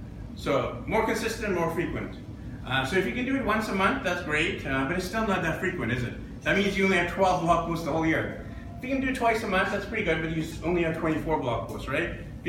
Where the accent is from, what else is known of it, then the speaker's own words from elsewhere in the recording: Vancouver, British Columbia, Canada; I'm from Vancouver